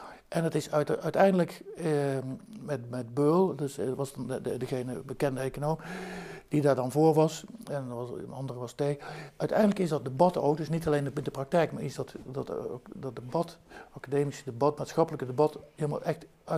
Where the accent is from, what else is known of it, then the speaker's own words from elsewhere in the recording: Eindhoven, North Brabant, Netherlands; Kijk, ik kom uit Eindhoven.